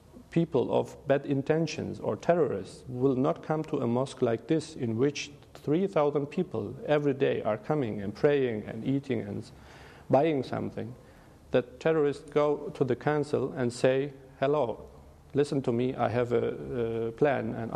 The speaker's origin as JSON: {"language": "English", "country": "Turkey", "second_language": "English", "moved": "as an adult", "lives_now": "Hamburg, Germany", "said": "I'm coming from Turkey"}